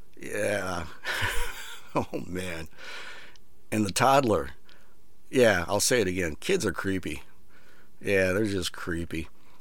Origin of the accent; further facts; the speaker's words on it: Iowa, United States; I grew up in Iowa, and I was working at a data center